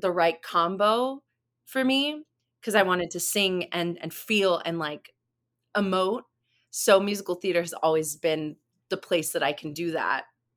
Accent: El Paso, Texas, United States; So I was born in El Paso. There wasn't a lot of theater in the area growing up because it's just, you know, being a small border town, just not the focus.

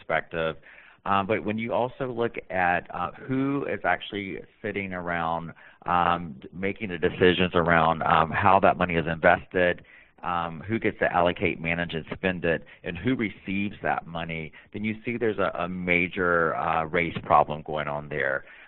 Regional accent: the South, United States; I'm Native American. I'm from the South, from a very poor family.

